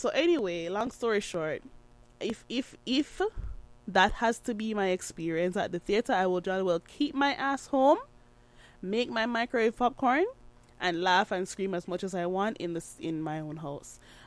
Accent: Jamaica; now in Canada; I am a Jamaican woman who grew up in Jamaica before I moved to Canada. All right. In Jamaica, as with everything we do, we are a vibrant people.

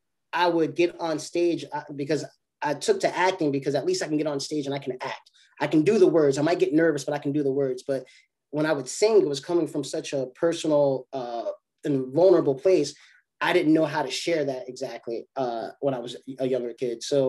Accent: Jersey City, New Jersey, United States; I'm from Jersey City, born and raised. So a lot of my family lives in the South.

